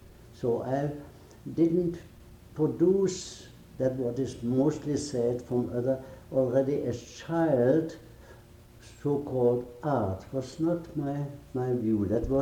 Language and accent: English; Bottrop, North Rhine-Westphalia, Germany; I loved to go to the neighboring carpenter, to the neighboring shoemaker in my hometown, and all